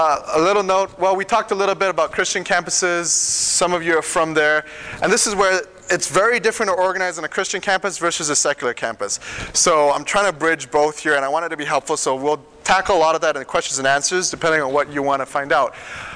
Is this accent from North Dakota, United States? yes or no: no; Florida, United States; I'm partly from Florida. I'm partly from a lot of places, it feels like.